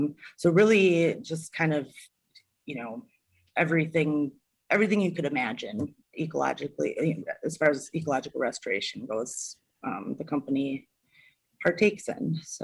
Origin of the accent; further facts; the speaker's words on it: Pewaukee, Wisconsin, United States; Well, I grew up in Pewaukee, Wisconsin, and honestly, I'd say as young as I can remember, I had an interest in all things natural.